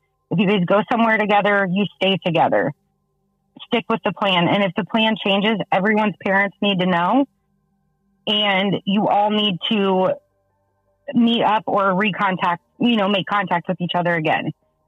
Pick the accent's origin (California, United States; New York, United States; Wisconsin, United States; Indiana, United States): Indiana, United States; North Webster; I grew up in the North Webster area.